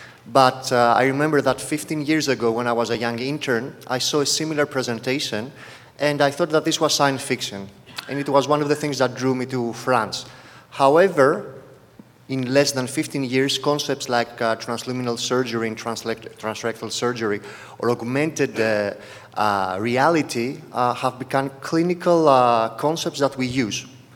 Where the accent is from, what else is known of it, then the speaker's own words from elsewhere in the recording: Athens, Attica, Greece; from Athens, Greece.